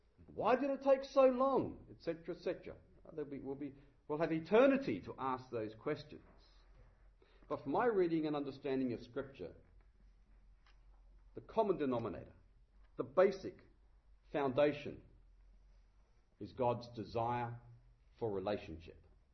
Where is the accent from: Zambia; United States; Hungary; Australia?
Australia; In other words, I'm not from Ireland, which is a faraway country. I'm actually from Australia.